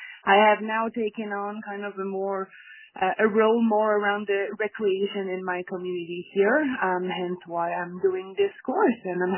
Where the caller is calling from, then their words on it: Haines Junction, Yukon, Canada; also born or lived in Nunavik; today I'm calling from the Dakokada Haines Junction traditional territory of the Shimpanenezak First Nation. I've been up in Yukon for 11 years now